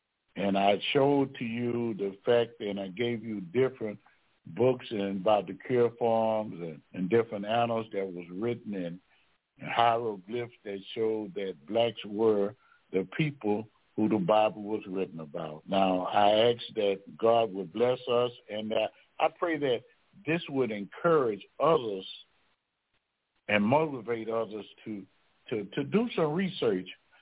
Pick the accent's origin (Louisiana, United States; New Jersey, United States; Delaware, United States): Louisiana, United States; Baton Rouge; Why I'm from Baton Rouge, Louisiana, why is it 70% in the state of Louisiana?